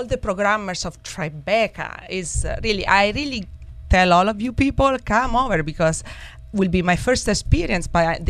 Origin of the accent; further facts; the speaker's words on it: Teramo, Abruzzo, Italy; also born or lived in Perugia; So I went to school between Teramo, my hometown, because I was born in Teramo, and Perugia.